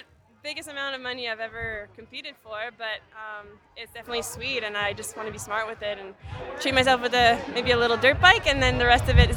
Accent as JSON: {"language": "English", "region": "Quebec", "country": "Canada", "tie": "born or raised there", "said": "I grew up in Quebec, my family is there"}